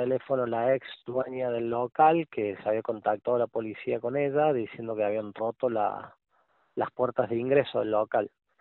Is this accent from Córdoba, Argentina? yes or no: yes; Córdoba, Argentina; mis empleadas son de Córdoba, yo soy de Córdoba